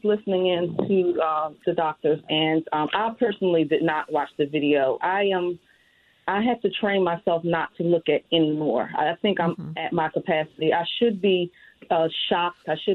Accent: Philadelphia, Pennsylvania, United States; Someone in the community, you know, we're born and raised in North Philly.

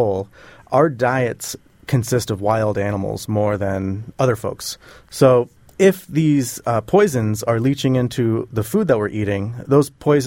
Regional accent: Saipan, Northern Mariana Islands; I am from Saipan, which is the largest island in the Northern Mariana Islands.

